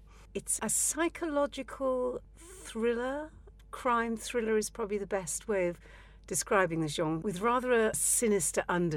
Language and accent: English; Wales, United Kingdom; now in Kent, United Kingdom; I was born and bred in Wales, but recently have lived in Kent, where you don't hear many Welsh accents.